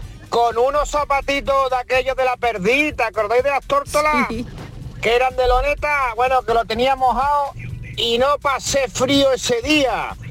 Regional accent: Seville, Andalusia, Spain; Yo soy de Sevilla.

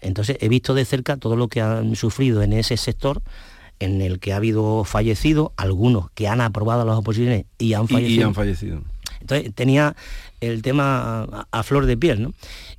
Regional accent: Ubrique, Andalusia, Spain; todo lo que ha ocurrido en mi pueblo, en Ubrique y en Grazalema

